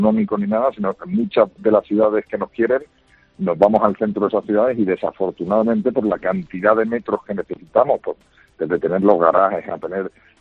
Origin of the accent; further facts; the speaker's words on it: Seville, Andalusia, Spain; Yo soy de Sevilla, reciente.